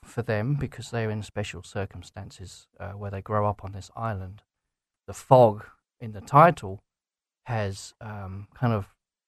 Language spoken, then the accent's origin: English; England, United Kingdom; moved away; Yeah, I'm from England originally. I've been here 13 years.